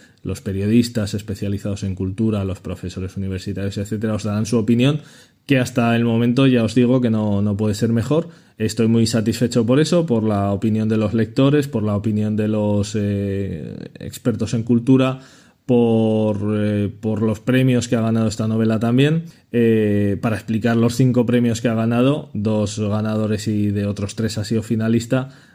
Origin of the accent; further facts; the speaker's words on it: Zaragoza, Aragon, Spain; en Tudela, Zaragoza, donde vivo, de donde soy